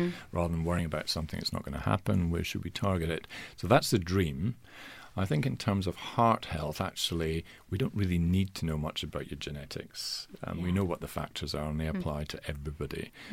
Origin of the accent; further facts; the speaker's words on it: Scotland, United Kingdom; I'm Scottish in origin